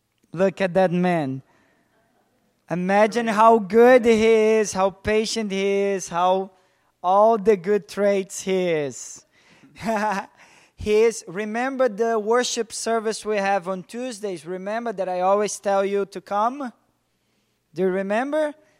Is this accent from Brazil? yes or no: yes; Brazil; English is a second language; He's from Mexico. I'm from Brazil.